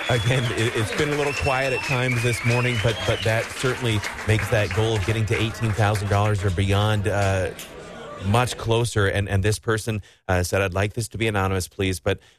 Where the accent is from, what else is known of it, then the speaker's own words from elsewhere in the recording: Rice Lake, Wisconsin, United States; And then my hometown, Rice Lake, Dean from Rice Lake, generously giving $100.